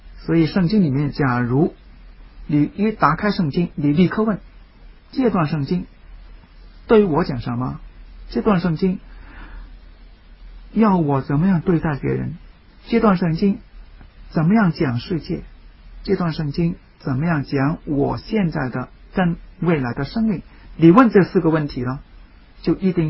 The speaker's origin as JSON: {"language": "Chinese", "country": "China", "said": "我们中国人讲天命之谓性，天主创造了生命，也创造了生命的法律"}